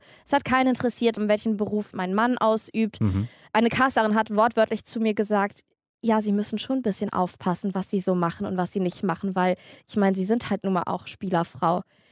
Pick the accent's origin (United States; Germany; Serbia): Germany; Cologne, North Rhine-Westphalia; ich bin Kölnerin, ich bin halbe Türkin